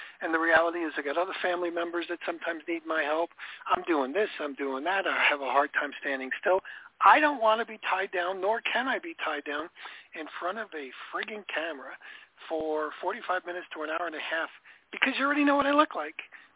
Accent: Florida, United States; Remember, I'm from Florida

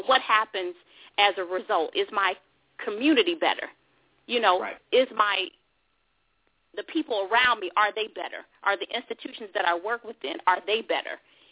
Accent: the South, United States; Well, you know, Eric, both of us, we grew up in the South.

